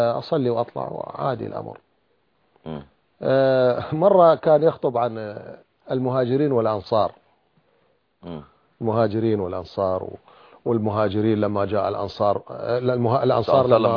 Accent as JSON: {"language": "Arabic", "country": "Iraq", "said": "احنا عندنا في العراق أكثر من خضر"}